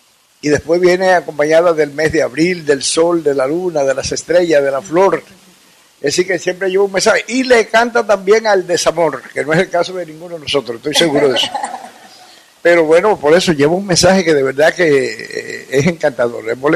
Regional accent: Santiago de Cuba, Cuba; un músico santiaguero, un sonero, un cubano músico

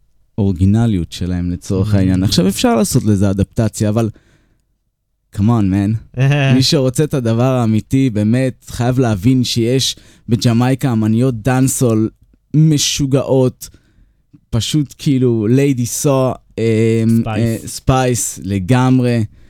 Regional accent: Urim, Southern District, Israel; also born or lived in Beersheba; אני גדלתי בקיבוץ אורים. בכיתה י' הייתי שם ילד חוץ אחרי שהמשפחה שלי עברה לבאר שבע

